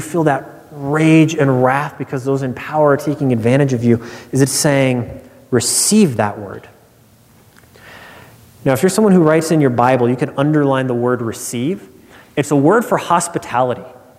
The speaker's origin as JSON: {"language": "English", "region": "Nebraska", "country": "United States", "tie": "born or raised there", "moved": "as an adult", "said": "As some of you know, I grew up in Nebraska. I moved from Nebraska to Houston on December 26th."}